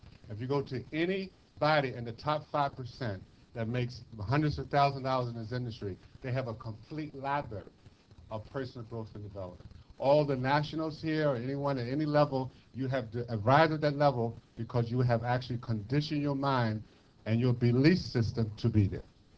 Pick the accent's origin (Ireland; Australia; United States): United States; Englewood, New Jersey; I'm from Englewood, New Jersey.